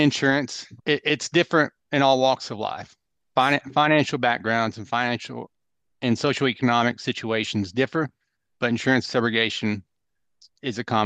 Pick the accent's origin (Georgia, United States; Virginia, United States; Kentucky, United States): Kentucky, United States; I come from Appalachia, small town near Hazard, Kentucky.